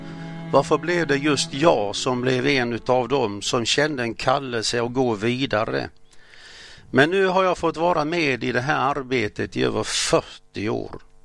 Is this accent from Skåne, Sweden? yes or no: yes; Åsljunga, Skåne, Sweden; Jag är född i Skåne. I metropolen Åsljunga som ligger i Örkeljunga kommun. Jag växte upp på en plats där det samlades mycket folk året om. Mina föräldrar var föreståndare på en missionsgård.